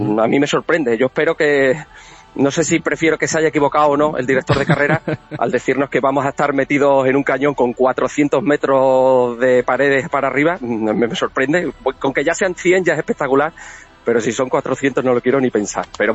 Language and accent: Spanish; Spain; Francia tiene 9 equipos y nosotros españoles somos 8 equipos participantes